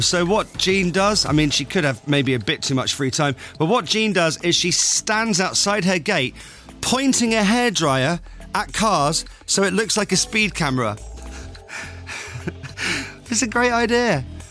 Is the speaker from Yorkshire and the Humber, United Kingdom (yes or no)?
no; Eastleigh, South East England, United Kingdom; there's one in my hometown of Eastleigh in Hampshire